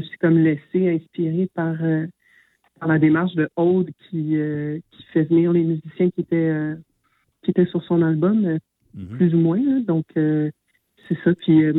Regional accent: Montreal, Quebec, Canada; also born or lived in Lanaudière; Tu sais, j'ai grandi à Montréal, puis j'ai rapidement fait en sorte de passer mes étés, mes temps libres, de me trouver des jobs à l'extérieur de la ville

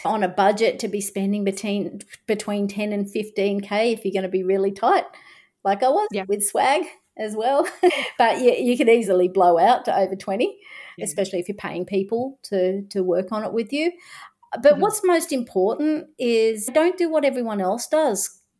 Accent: Sydney, New South Wales, Australia; now in Agnes Water, Australia; we live in Agnes Water. So being able to come back to Sydney, Darling Harbour, where I'm from, I grew up in Inner City Sydney.

